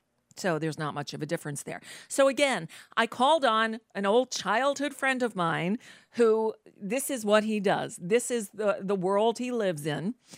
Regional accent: Bayside, New York, United States; growing up in Bayside, New York

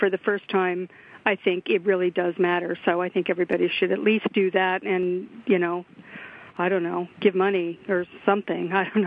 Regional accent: California, United States; I'll just back up what you said. I'm from California. Same thing here.

